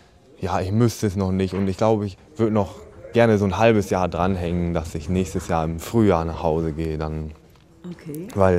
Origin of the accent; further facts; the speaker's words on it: Ditzum, Lower Saxony, Germany; now in Saxony, Germany; Ich komme ursprünglich aus Ostfriesland, aus der Nähe von Emden. Da ist ein kleines Dorf, das heißt Ditzum, und da komme ich her.